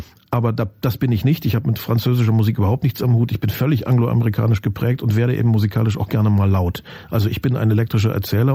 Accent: Lusatia, Germany; Ich stamme aus der Lausitz. Meine sämtlichen Vorfahren sind aus Guben. Früher nannte man das Wilhelm-Pieck-Stadt in der DDR. Mhm. Da komme ich her und das sind meine Wurzeln.

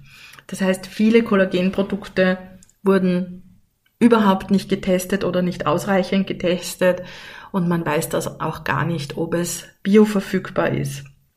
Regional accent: Upper Austria, Austria; ich komme aus Oberösterreich, aus dem Mühlviertel.

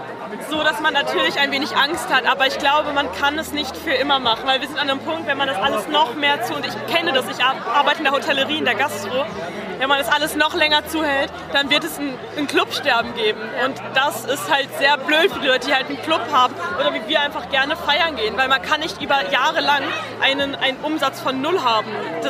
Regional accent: Cologne, North Rhine-Westphalia, Germany; Ich komme aus NRW, aus Köln.

